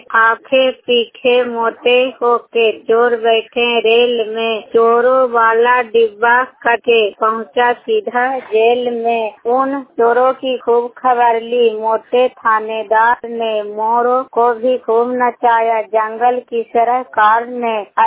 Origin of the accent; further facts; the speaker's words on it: Bihar, India; खुलामा गांव के रहने वाली हूँ, ब्लॉक हरनौत जिला ललंदा।